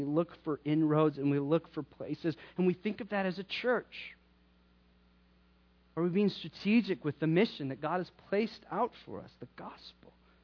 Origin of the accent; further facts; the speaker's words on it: Midwest, United States; I grew up in the Midwest. All right? We would get the cool stuff like 5 years after Los Angeles and New York.